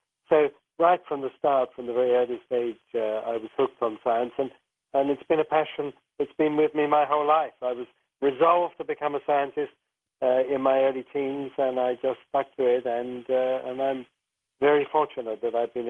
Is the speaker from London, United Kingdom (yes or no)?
yes; London, United Kingdom; from the earliest age I can remember, when I grew up in North London, I was fascinated by scientific things.